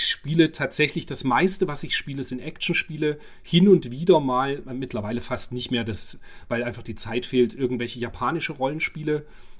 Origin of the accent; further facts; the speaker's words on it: East Germany, Germany; bin ja Baujahr 76, aber bei mir ging es tatsächlich später los als bei dir, weil ich halt ein Kind der DDR bin.